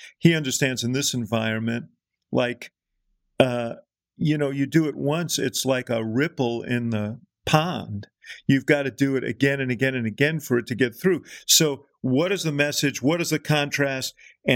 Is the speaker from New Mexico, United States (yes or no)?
no; Chicago, Illinois, United States; I say this as a Chicagoan, I'm very worried about it